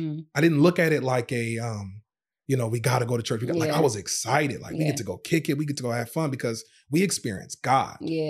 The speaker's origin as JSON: {"language": "English", "town": "Racine", "region": "Wisconsin", "country": "United States", "tie": "born or raised there", "also_born_or_lived": "Zion, Illinois", "said": "Born in Zion, Illinois, but we moved to Racine, Wisconsin when I was, I think about 5 years old."}